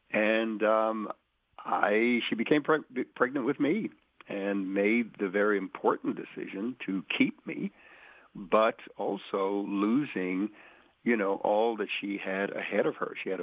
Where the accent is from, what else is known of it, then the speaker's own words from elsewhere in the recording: Brooklyn, New York, United States; And then I started going to school growing up in Brooklyn and learning the culture.